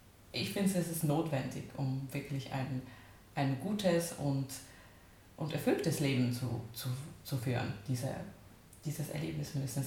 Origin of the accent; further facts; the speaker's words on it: Kraków, Lesser Poland, Poland; moved away as an adult; now in Vienna, Austria; ich bin schon einmal ausgewandert von Krakau nach Wien, weil ich komme eben aus Krakau in Polen. Und das war vor ziemlich genau 10 Jahren mittlerweile.